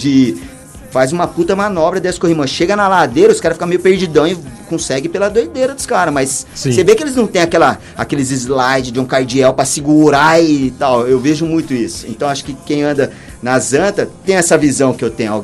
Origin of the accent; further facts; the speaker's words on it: São Paulo, Brazil; also born or lived in Rio de Janeiro; Porque eu morei em São Paulo, né? Eu nasci em São Paulo, aqui em São Paulo. Aí eu fui pro Rio bem, bem novo. Fiquei até os 5 anos lá no Rio.